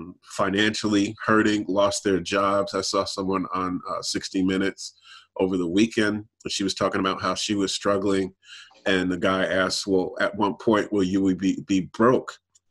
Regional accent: New York, United States; also born or lived in New Jersey; I mean, I'm from the New York, New Jersey area, and the numbers are staggering of the people that have been impacted by that.

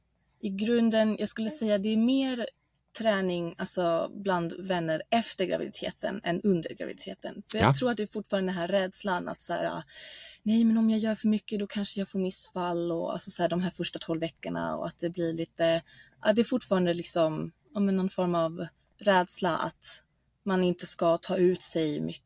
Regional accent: Germany; i och med att jag kommer från Tyskland så har jag också mina morföräldrar

